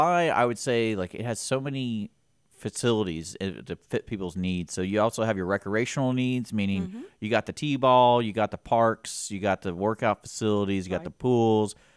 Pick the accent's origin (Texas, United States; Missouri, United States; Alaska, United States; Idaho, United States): Texas, United States; Houston; Well, the Y has an interesting history, because like I remember growing up in Houston, the Y was like, they even had a place you could stay.